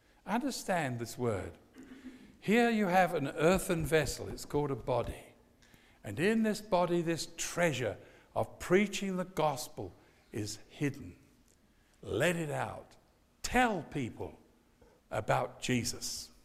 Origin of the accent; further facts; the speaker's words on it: England, United Kingdom; now in United States; And I'm an Englishman, if I hadn't lived in the United States, I'd have had no color at all.